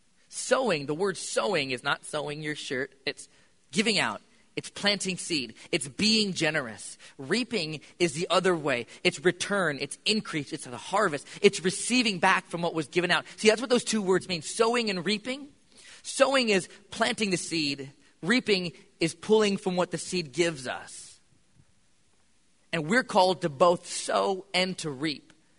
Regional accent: United States; I'm American, and I'm born offensive.

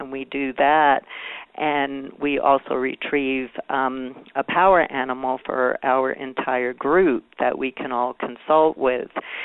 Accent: New York, United States; I'm originally from New York, and I'm a real New Yorker when I teach.

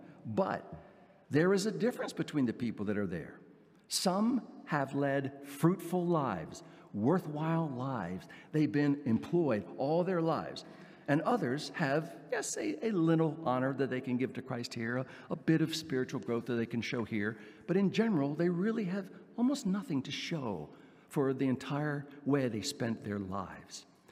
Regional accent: Baltimore, Maryland, United States; I grew up in Baltimore, in the city for a number of years, and then just outside for the other years.

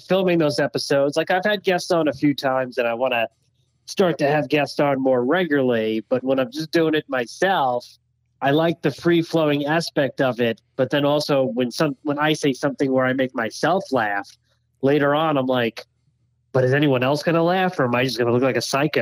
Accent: New York, United States; So I'm originally from Long Island.

